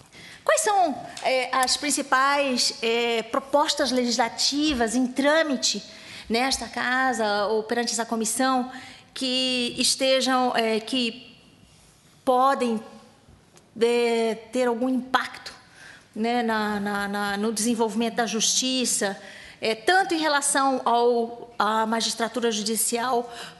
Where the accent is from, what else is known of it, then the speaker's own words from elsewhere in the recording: Brazil; que eu sou brasileira, falo português